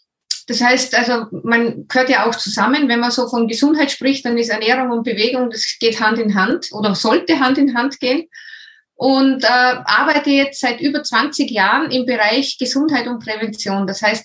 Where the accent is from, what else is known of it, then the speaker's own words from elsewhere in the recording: Upper Austria, Austria; accent: not Vorarlberg dialect; dass das nicht vorarlbergisch ist, was ich rede. Und zwar komme ich aus der Region Oberösterreich, Salzburg, da die Gegend.